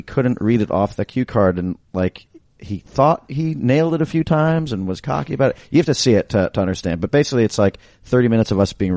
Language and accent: English; Manhattan, New York, United States; I said I'm from Manhattan, and then you insulted.